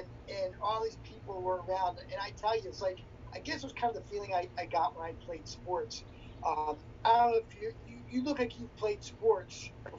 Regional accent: Edgewood, Maryland, United States; now in California, United States; I grew up in Maryland, and I ended up all the way here in California. But I grew up in Harford County, Maryland. I grew up in a city called Edgewood

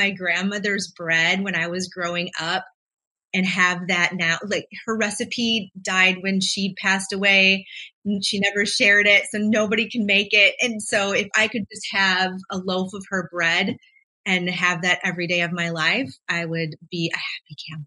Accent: Wisconsin, United States; I'm originally from Wisconsin, so Packer fan over here.

